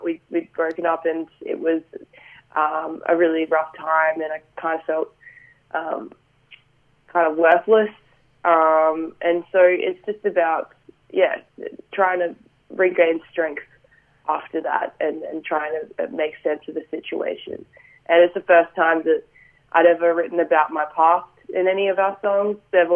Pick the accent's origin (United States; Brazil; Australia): Australia; Adelaide, South Australia; Yeah, definitely. I mean, I grew up in Adelaide, so.